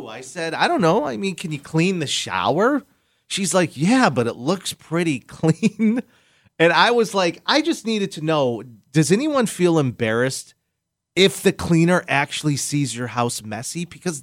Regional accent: Rochester, New York, United States; Nothing screams, hey, I'm from Rochester, New York, like the Puerto Rican Festival and free cheesecake.

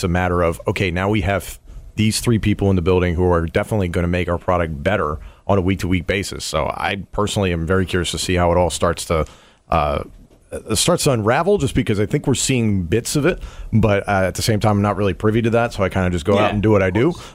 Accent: Philadelphia, Pennsylvania, United States; So I grew up in the Philadelphia area. I lived here until I was about 12 years old.

